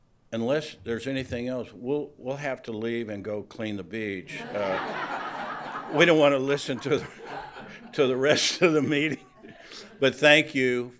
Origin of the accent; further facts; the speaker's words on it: Texas, United States; I mean, I'm a native Texan. I grew up in Texas and went to college in Texas.